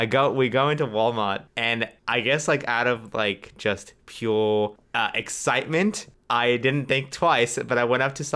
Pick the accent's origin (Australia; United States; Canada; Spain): Australia; I'm from Australia.